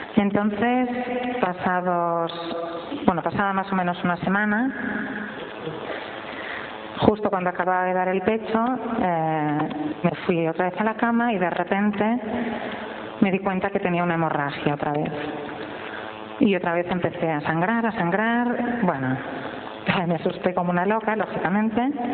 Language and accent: Spanish; Barcelona, Catalonia, Spain; de Barcelona